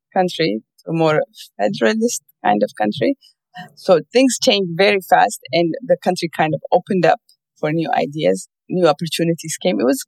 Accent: Ethiopia; moved away; I was born in Ethiopia. I grew up in Ethiopia, and later on, I moved to United States for schooling.

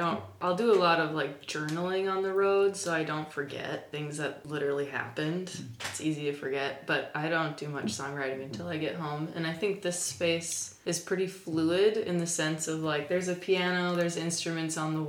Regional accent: Twin Cities, Minnesota, United States; I mean, I'm from the Twin Cities, but have, like, moved apartments every year of my life, kind of.

